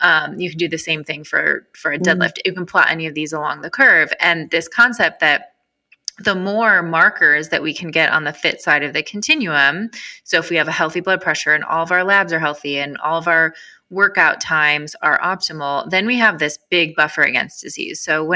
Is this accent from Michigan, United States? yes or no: yes; Michigan, United States; And I, kind of short story on how I got here, I grew up in Michigan.